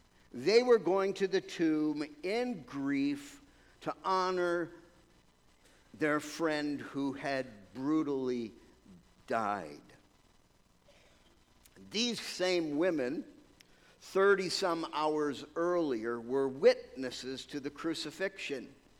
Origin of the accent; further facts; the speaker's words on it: New Berlin, New York, United States; also born or lived in Glens Falls; Because I was born in Glens Falls, I was raised in New Berlin, and it's clear that I was not from Brooklyn.